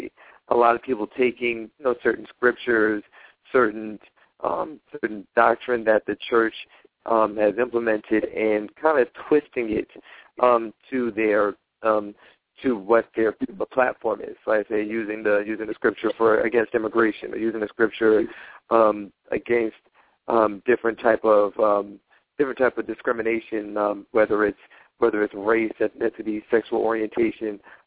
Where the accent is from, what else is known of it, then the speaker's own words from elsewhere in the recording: Tennessee, United States; Once again, you're listening to … I'm from Tennessee.